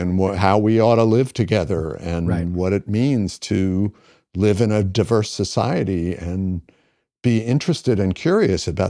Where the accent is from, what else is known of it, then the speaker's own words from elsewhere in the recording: United States; I'm an American, so there's always a certain amount of rugged American individualism involved.